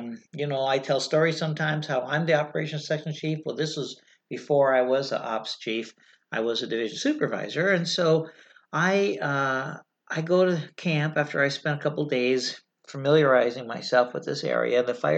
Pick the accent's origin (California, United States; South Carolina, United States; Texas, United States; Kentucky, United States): California, United States; You know, I'm female, I'm from California, and I'm driving this tricked out truck.